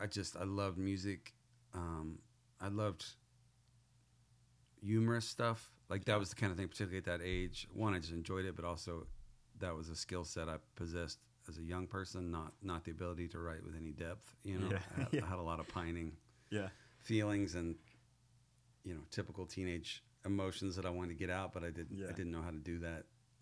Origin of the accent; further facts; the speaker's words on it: The Woodlands, Texas, United States; also born or lived in Houston; So I was born in Houston. My mom's from Houston. And I grew up there, and my dad's from Waco, Texas.